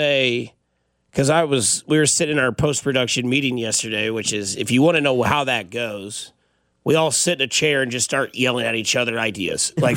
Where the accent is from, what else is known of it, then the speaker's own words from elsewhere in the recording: Blue Springs, Missouri, United States; because there was like a wooded area where I grew up in Blue Springs